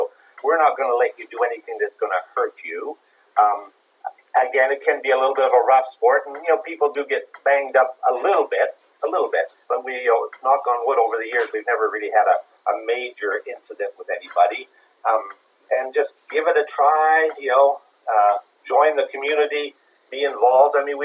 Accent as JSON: {"language": "English", "country": "Canada", "said": "We're Canadian. They want to play hockey."}